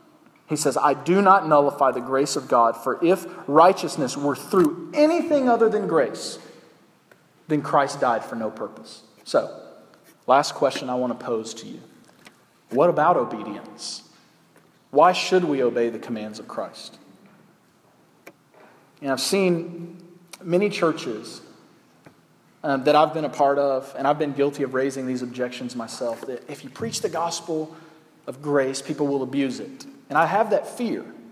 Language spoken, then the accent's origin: English; Southern United States, United States; I grew up in the South. That was a thing.